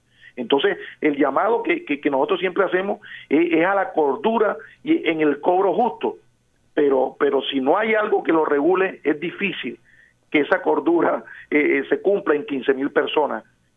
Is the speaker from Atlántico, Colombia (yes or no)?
yes; Barranquilla, Atlántico, Colombia; nosotros como barranquilleros debemos exigir de una vez por todas a las autoridades